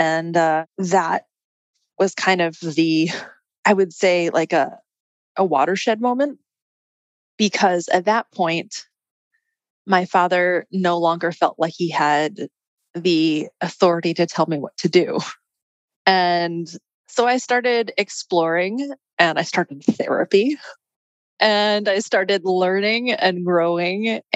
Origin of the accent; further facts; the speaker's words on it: New York, United States; moved away as an adult; also born or lived in Illinois; I moved from New York out to Illinois.